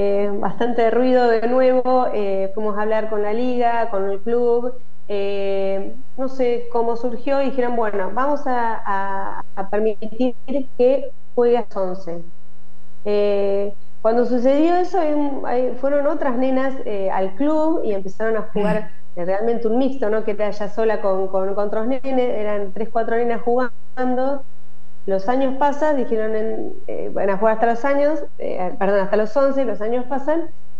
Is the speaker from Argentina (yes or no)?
yes; Viedma, Río Negro, Argentina; nosotros somos de Viedma, la capital de la provincia de Río Negro